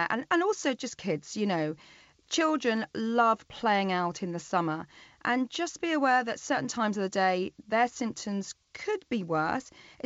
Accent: England, United Kingdom; I never suffered from hay fever symptoms when I was growing up, and I grew up in the South Midlands.

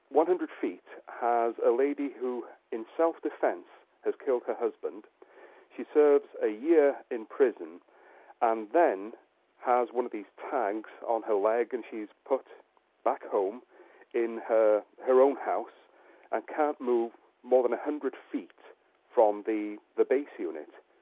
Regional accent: Wales, United Kingdom; I hail from North Wales.

